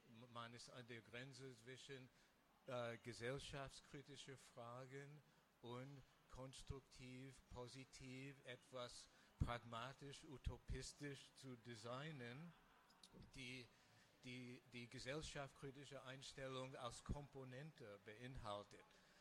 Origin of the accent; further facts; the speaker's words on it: United States; German is a second language; Ich bin Amerikaner, ich wohne seit 20 Jahren ungefähr in Europa